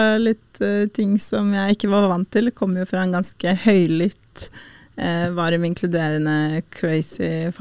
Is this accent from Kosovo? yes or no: yes; Kosovo; now in Norway; Jeg jo da født og oppvokst I Kosovo, og var også I Kosovo gjennom hele krigen I 1999.